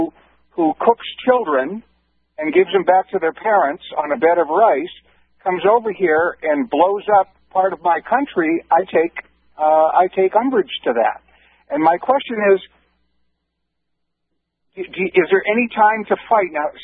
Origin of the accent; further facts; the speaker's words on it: United States; I'm we because I'm I'm an American, unashamedly.